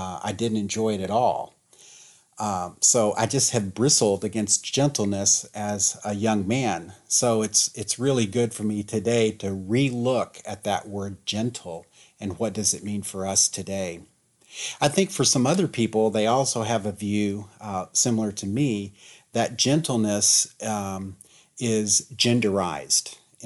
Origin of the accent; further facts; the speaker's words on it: United States; Growing up in the United States, when I was about 7 years old until 9 years old